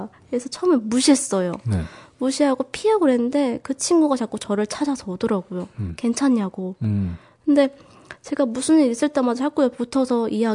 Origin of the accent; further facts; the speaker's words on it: South Korea; moved away; 일단 한국에서 왔는데 나 여기서 뭐 하는지 모르겠다고.